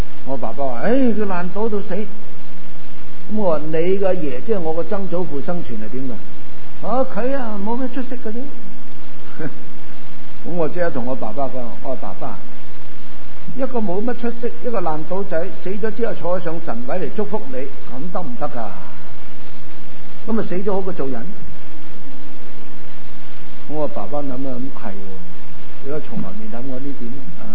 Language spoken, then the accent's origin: Cantonese; China; 但係我哋中國人咧拜祖先咧，佢叫咩名又唔知，佢做緊乜都唔知